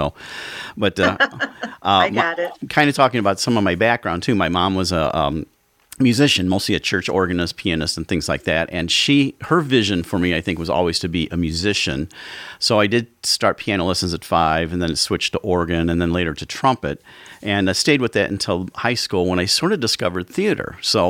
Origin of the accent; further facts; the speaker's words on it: Highland, Indiana, United States; now in Chesterton, United States; Well, I grew up in Highland. I was actually a lifelong resident until 2015 when I moved to Chesterton.